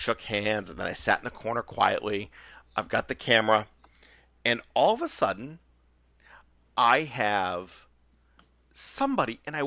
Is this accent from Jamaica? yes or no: no; North Reading, Massachusetts, United States; oh, yeah, I grew up in North Reading.